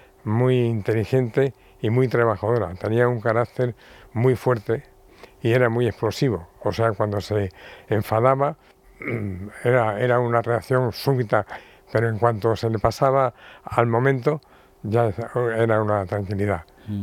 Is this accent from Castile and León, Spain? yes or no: no; Alicante, Valencian Community, Spain; born there; y por eso nacimos allí en Alicante